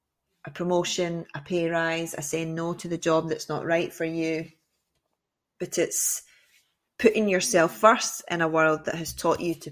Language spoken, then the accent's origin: English; Scotland, United Kingdom; So for me, growing up near Glasgow, it was very much like, who does she think she is?